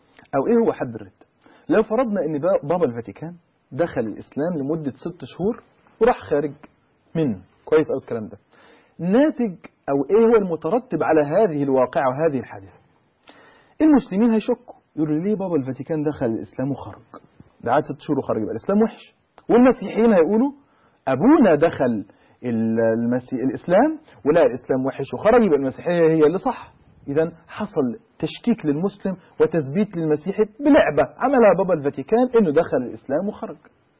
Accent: Egypt; أنا دلوقتي مصري وما اخترتش إن أنا أكون مصري

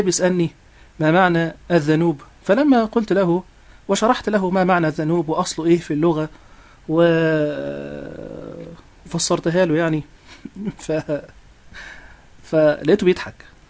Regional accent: Egypt; احنا في لغتنا الدارجه عندنا في مصر

